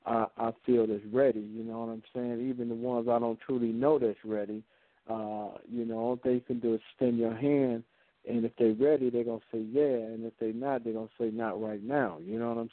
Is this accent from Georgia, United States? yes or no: no; Detroit, Michigan, United States; you and your wife had people all the way from my hometown, Detroit, sponsor.